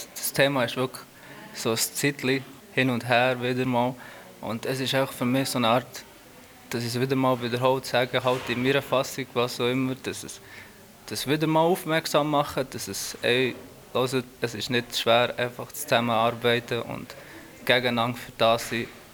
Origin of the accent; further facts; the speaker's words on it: Punjab, India; German is a second language; ich bin ja aus Indien und genau gesagt aus Nordindien, Punjab.